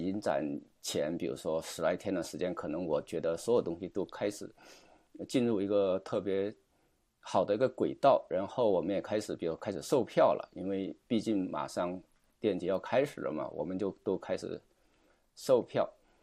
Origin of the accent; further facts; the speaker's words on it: southern China, China; 因为我是从这中国南方农村出来的，我们家很少有这种表达，我们大家很多在中国长大人可能知道